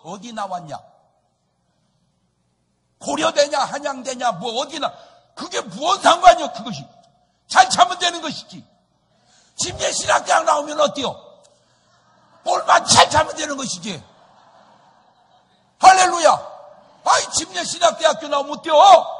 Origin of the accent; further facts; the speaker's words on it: South Korea; 내가 대한민국 사람으로 태어났다는 사실이